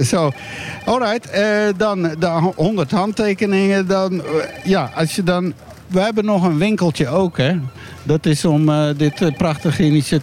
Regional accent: Antwerp, Flanders, Belgium; Want ik voel me aangesproken als Antwerpenaar.

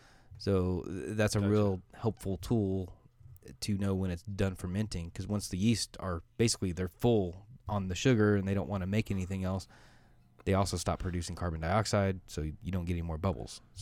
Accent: Indiana, United States; Well, Amos and I grew up in Indiana. I think we understand what that means.

